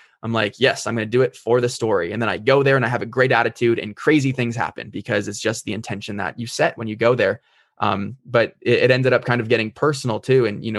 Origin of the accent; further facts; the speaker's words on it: California, United States; the opportunities that I had growing up in California and Orange County, which is a nice area